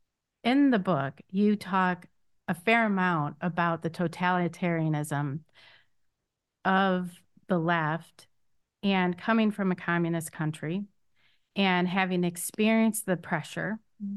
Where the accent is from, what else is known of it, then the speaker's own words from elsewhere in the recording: Texas, United States; because I'm from Texas and we don't have it either.